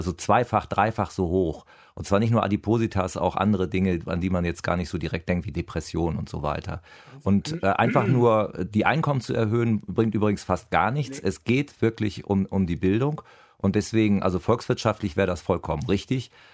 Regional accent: Lower Saxony, Germany; ich komme aus dem Landkreis Cuxhaven, da war das so, das ist heute natürlich nicht mehr so.

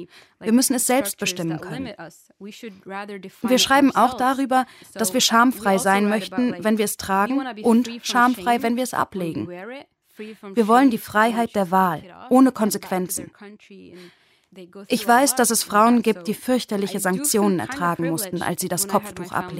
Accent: Lebanon; also born or lived in Norway; In meiner eigenen Familie, in meinem Umfeld, in meinem Heimatland Libanon und natürlich in der norwegischen Gesellschaft, in der Schule, mit Freunden.

